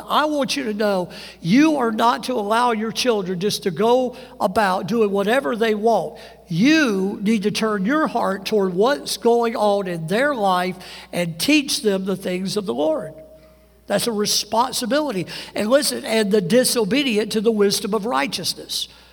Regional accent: Decatur, Mississippi, United States; I grew up in Decatur, Mississippi.

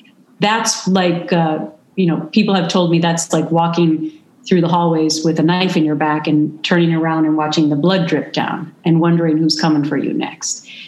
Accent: Minnesota, United States; And I'm from Minnesota, where people are really nice, and it's not like you sue people every day.

